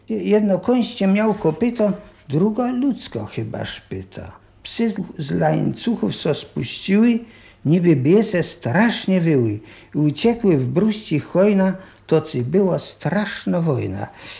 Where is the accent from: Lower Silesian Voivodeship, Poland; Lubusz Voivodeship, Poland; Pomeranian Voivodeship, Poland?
Pomeranian Voivodeship, Poland; Karsin; U nas w Karsynie to powstała pierwsza kapela kaszubska.